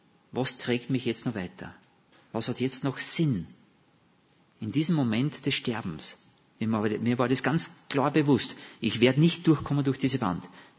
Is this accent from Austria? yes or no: yes; Austria; accent: Austrian; Ich rede zu österreichisch vielleicht, gell? Das ich versuche mich Hochdeutsch auszudrücken.